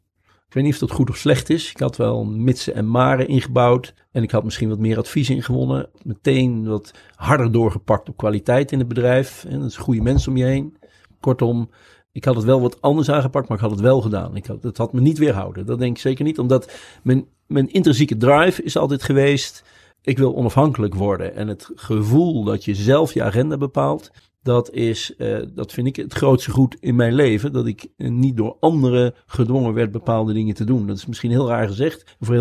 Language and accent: Dutch; Gelderland, Netherlands; Ja, ik ben zelf geboren getogen op de Veluwe. Apeldoorn is natuurlijk Veluws.